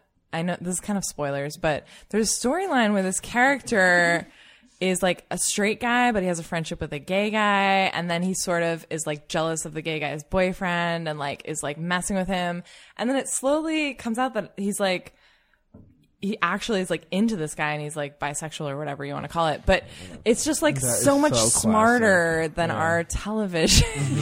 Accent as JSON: {"language": "English", "region": "Massachusetts", "country": "United States", "tie": "born or raised there", "said": "I grew up in Massachusetts."}